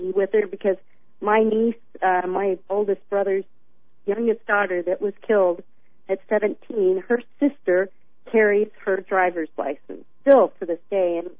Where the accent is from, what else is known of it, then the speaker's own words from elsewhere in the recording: Missouri, United States; I remember when I grew up in Missouri, you know, long distance was across the county to my friend's house